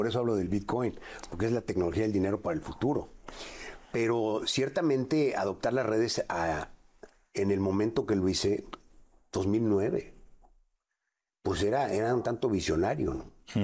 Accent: Mexico; Nosotros como mexicanos pues también no nos ponemos las pilas, ¿verdad?

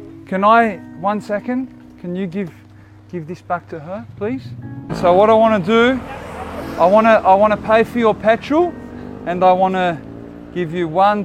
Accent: Australia; Where am I from? I'm from Australia.

